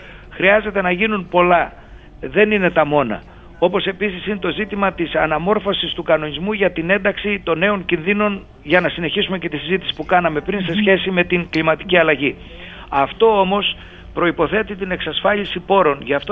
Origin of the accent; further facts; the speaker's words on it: Peloponnese, Greece; και από την πατρίδα μου, την Αρκαδία, η οποία είναι μια ορεινή περιοχή